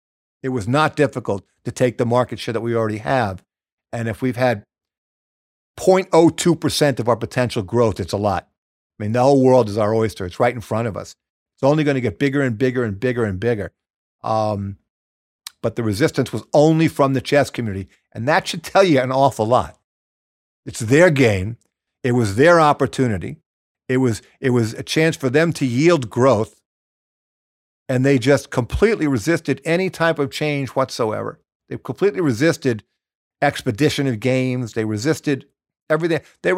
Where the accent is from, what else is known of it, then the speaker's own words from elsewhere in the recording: New York City, New York, United States; I grew up in New York.